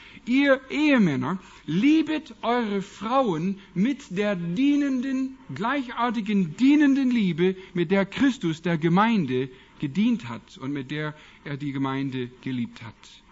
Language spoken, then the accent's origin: German; Washington, United States; German is a second language; Ich komme ja aus dem Wilden Westen in den Vereinigten Staaten. Von einem Indianerreservat. Meine Eltern wohnen noch heute auf einem Indianerreservat in dem Bundesstaat Washington.